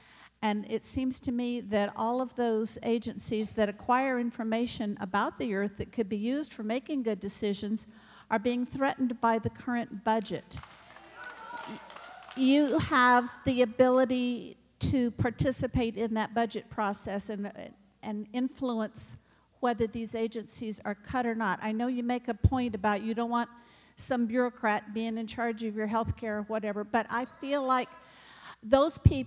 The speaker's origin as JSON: {"language": "English", "town": "Oroville", "region": "California", "country": "United States", "said": "I'm from Oroville, and I've been to a number of these events."}